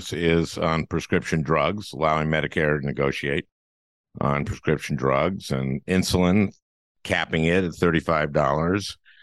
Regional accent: Minnesota, United States; you talk about you grew up in Iowa and I grew up in Minnesota.

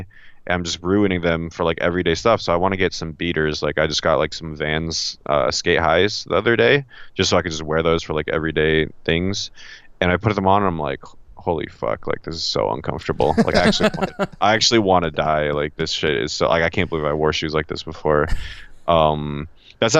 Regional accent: Walnut Creek, California, United States; I'm from like East Bay. Like I'm from Walnut Creek, which is like I don't know like 30 minutes from San Francisco.

